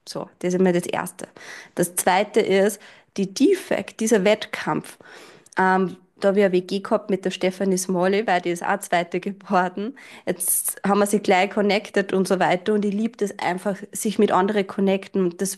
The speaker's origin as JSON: {"language": "German", "country": "Austria", "said": "dass ich als Österreicherin da jetzt keine Qualifikation brauche für die Worlds."}